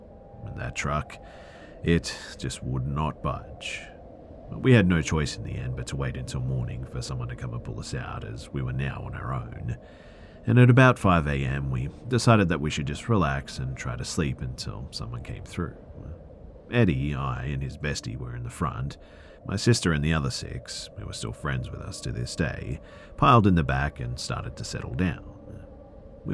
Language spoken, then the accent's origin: English; West Palm Beach, Florida, United States; mudding in the Royal Palm Mudflats in Royal Palm Beach, Florida, aka part of the Palm Beach County. I grew up in West Palm Beach.